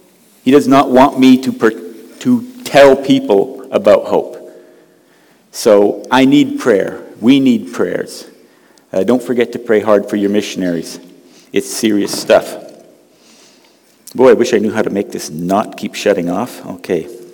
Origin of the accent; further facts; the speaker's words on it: Cambodia; I grew up in Southeast Asia. My parents went there when I was 3, so Cambodia really is like where I'm from.